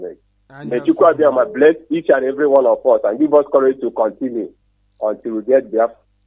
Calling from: Oji River, Enugu State, Nigeria; I'm calling from Oji River in Biafra land.

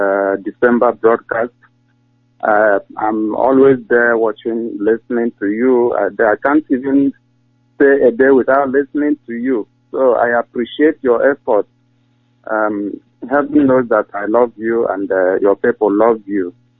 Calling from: Steubenville, Ohio, United States; I'm calling from Tubenville, Ohio.

